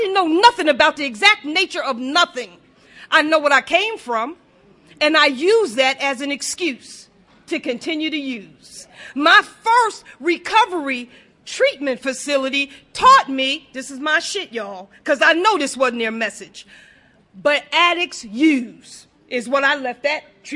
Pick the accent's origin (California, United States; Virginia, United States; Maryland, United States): Maryland, United States; Hagerstown; I am from Hagerstown, Maryland, almost heaven area.